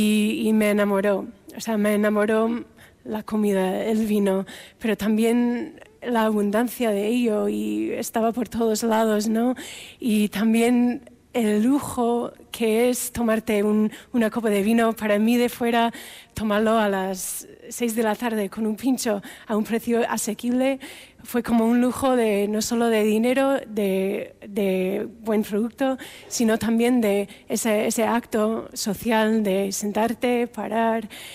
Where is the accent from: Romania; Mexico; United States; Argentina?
United States; Alabama; Spanish is a second language; now in Spain; soy de Alabama y mi andadura por aquí empezó en Pamplona de Erasmus.